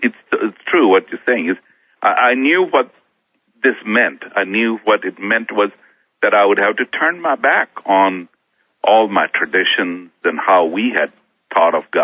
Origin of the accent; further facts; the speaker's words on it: Kenya; I was born and raised up in Kenya, Africa. But we were very devout Hindus and very proud. I came from a Rajput tradition that means sons of kings.